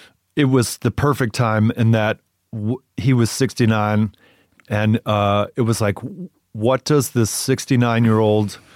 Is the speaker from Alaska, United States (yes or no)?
no; Palm Desert, California, United States; I'm from a small town. Like when I was growing up in Palm Desert, the whole place was maybe 30,000 people.